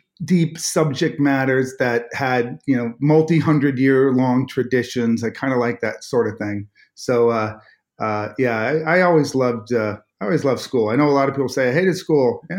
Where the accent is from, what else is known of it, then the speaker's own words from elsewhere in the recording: Oakland, California, United States; born there; now in Los Angeles, United States; Yeah, I was born in California, but I was born in a city outside of San Francisco called Oakland, and I then came down to Los Angeles to go to college